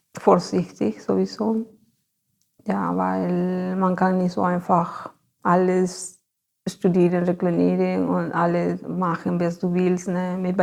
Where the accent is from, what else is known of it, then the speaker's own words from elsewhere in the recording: Ayacucho, Peru; German is a second language; now in Germany; weil ich komme aus Ayacucho. Ne? Das ist eine Stadt von den Anden. Und da habe ich viele Freunde und Familien auch.